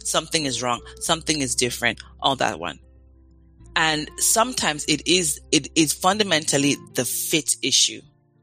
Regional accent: Nigeria; now in United States; a Nigerian myself, grew up in Nigeria, raised in Nigeria, there's a way that we don't have the same sense of community in the U.S.

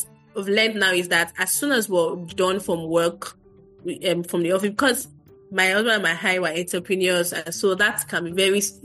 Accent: Bariga, Lagos, Nigeria; But because I grew up in Bariga, and that area is where we see a lot of underprivileged children.

